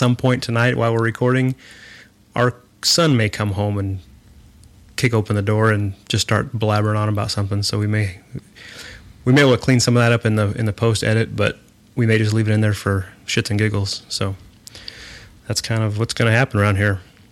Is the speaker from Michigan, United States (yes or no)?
no; Bakersfield, California, United States; a long history of being born and raised in Bakersfield.